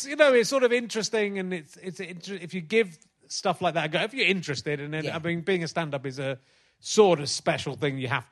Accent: Cheddar, South West England, United Kingdom; I've just said, well, I'm from Cheddar. I've got to say it.

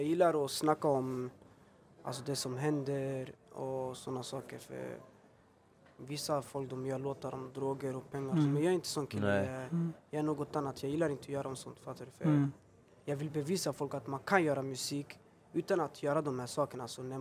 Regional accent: Örebro, Örebro County, Sweden; also born or lived in Stockholm; Örebro, det är en vacker stad. Jag har bott där typ nästan hela mitt liv, fast jag är född här i Stockholm.

